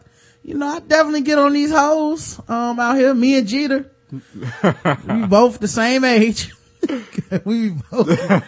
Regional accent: Cameroon; Oh, it's because I'm from Cameroon. That's what we say in Cameroon.

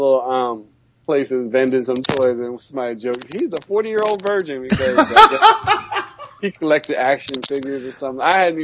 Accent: Philadelphia, Pennsylvania, United States; I'm from Philadelphia, mm-hmm. but I'm from a single parent household, West Philadelphia.

